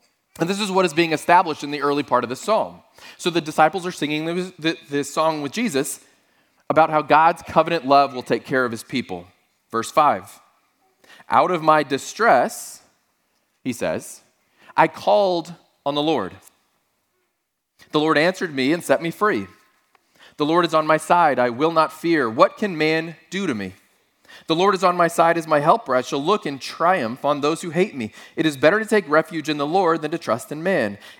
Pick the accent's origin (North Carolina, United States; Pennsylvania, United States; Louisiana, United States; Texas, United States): Texas, United States; Growing up in Texas, we did. We had